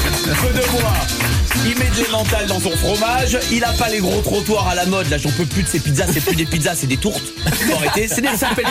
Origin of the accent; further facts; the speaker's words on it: south of France, France; je suis natif du sud de la France